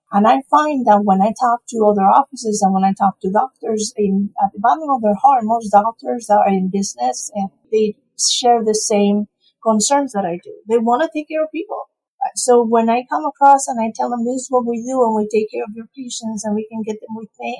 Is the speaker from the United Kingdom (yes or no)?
no; Spain; English is a second language; now in United States; I don't know if you've noticed, but I have a little bit of an accent. I'm from Spain.